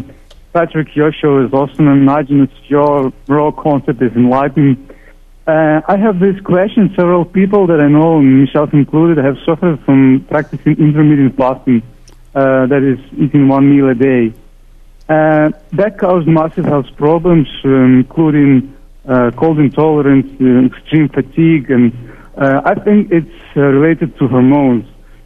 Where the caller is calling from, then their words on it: Ukraine; I'm calling you from Ukraine.